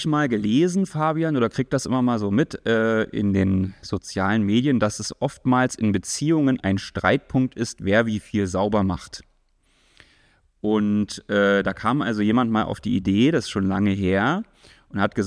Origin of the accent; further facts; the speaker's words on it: Halle, Saxony-Anhalt, Germany; ich komme ja hier aus der Studentenstadt Halle